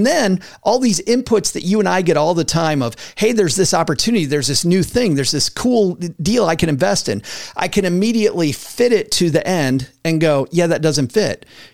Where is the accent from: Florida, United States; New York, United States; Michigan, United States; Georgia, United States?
Michigan, United States; I'm from West Michigan, so everything is agriculture for me.